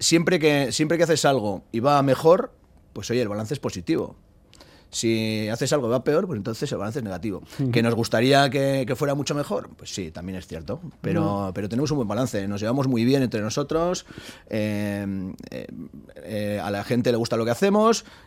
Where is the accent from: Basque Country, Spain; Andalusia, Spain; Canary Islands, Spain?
Basque Country, Spain; Portugalete; now in Getxo, Spain; Yo soy de Portu y bueno, lo que pasa es que llevo muchos años viviendo en Guecho